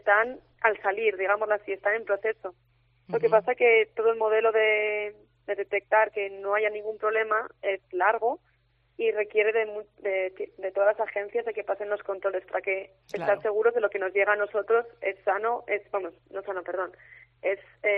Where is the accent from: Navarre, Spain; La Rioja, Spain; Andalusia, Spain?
La Rioja, Spain; Fuenmayor; nací en Fuenmayor y estudié en el cole y en el instituto de aquí